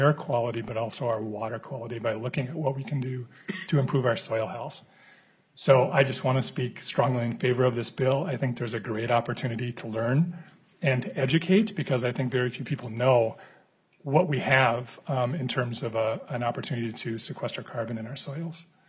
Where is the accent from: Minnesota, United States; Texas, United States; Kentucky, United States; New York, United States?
Minnesota, United States; New Brighton; I grew up in New Brighton, but my grandparents had a place up near Grand Rapids, near Remerd, Minnesota